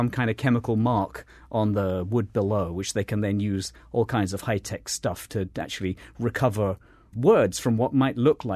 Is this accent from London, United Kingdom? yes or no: yes; London, United Kingdom; I love this stuff, man. This is my hometown, and this is so cool.